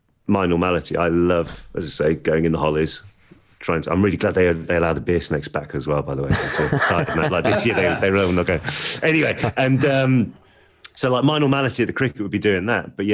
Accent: Birmingham, West Midlands, United Kingdom; So I grew up in North Birmingham.

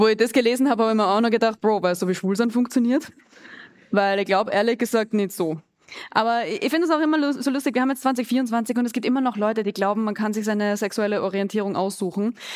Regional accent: Graz, Styria, Austria; also born or lived in Vienna; Ich bin ja, wie gesagt, in Graz aufgewachsen.

